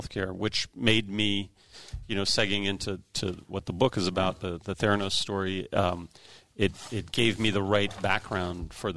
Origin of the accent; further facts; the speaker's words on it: Paris, Île-de-France, France; now in United States; I'm actually half French. My father is French, and I grew up in Paris. My mother is American.